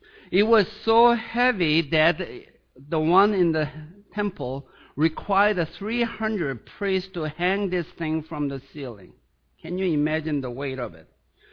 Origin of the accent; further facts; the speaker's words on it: Seoul, South Korea; As I was growing up in Seoul, South Korea, I used to go to the hospital a lot.